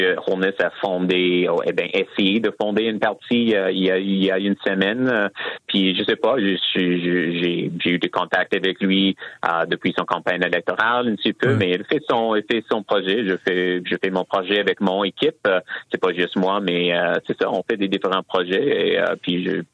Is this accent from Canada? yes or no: yes; Quebec, Canada; moi je viens des cantons de l'Est.